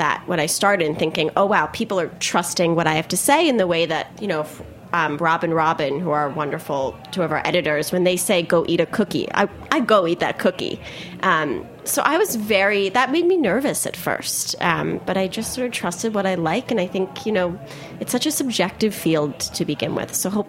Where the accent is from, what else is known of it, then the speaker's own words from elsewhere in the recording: Philadelphia, Pennsylvania, United States; also born or lived in Chicago; now in New York City, United States; I grew up in Philadelphia.